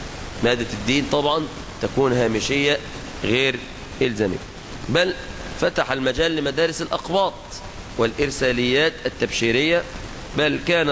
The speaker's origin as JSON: {"language": "Arabic", "country": "Egypt", "said": "في نشر آدابهم في بلادنا مصر"}